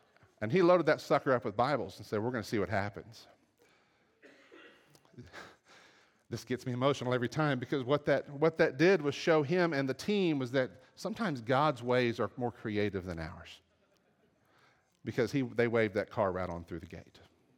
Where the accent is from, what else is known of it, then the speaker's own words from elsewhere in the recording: Dallas, Texas, United States; growing up in Dallas … jokes every day, you know how it goes.